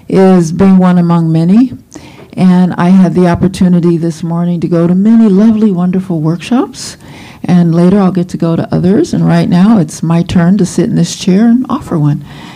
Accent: Albuquerque, New Mexico, United States; So I am from Albuquerque, New Mexico, and I have been in CHEL since 2002.

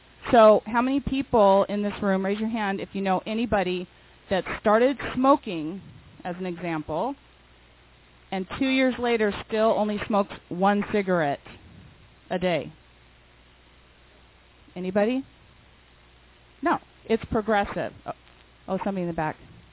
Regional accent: California, United States; I was raised in Orange County, lived in this area my entire life

